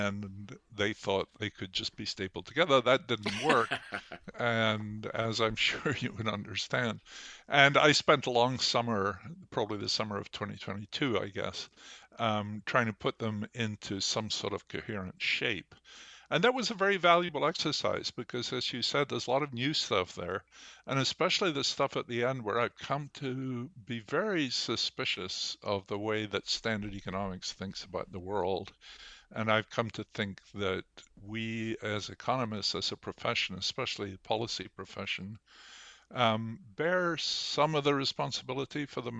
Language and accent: English; Scotland, United Kingdom; born there; you know, I was born in Scotland on the very end of World War II.